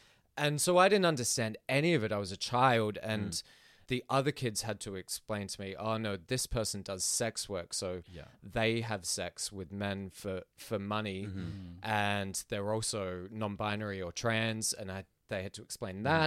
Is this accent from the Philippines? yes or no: yes; Philippines; I grew up in the Philippines